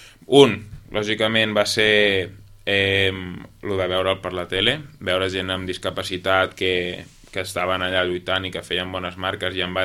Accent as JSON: {"language": "Catalan", "town": "Vilafranca", "region": "Catalonia", "country": "Spain", "tie": "born or raised there", "said": "reprendre el món de la natació quan era jovenet al club del meu poble a Vilafranca"}